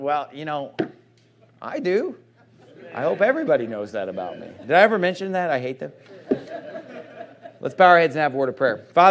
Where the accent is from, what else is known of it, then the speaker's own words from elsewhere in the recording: Sacramento, California, United States; My hometown, I love Sacramento